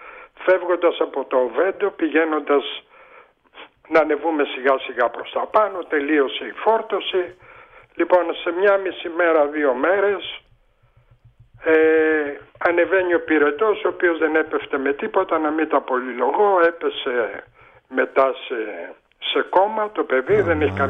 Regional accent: Thessaloniki, Central Macedonia, Greece; also born or lived in Volos; Εδώ γεννήθηκα, μεγάλωσα. Δύο, και το Βόλο το λατρεύω που μεγάλωσα εκεί, αλλά η Θεσσαλονίκη.

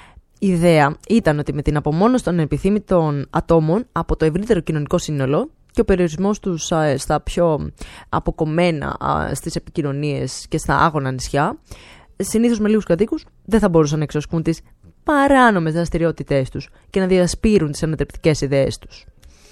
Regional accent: Thessaloniki, Central Macedonia, Greece; Είμαστε και από Θεσσαλονίκη, έτσι.

